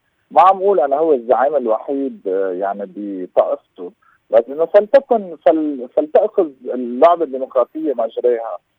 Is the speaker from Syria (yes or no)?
no; Lebanon; كنا نفتخر انه نحن من لبنان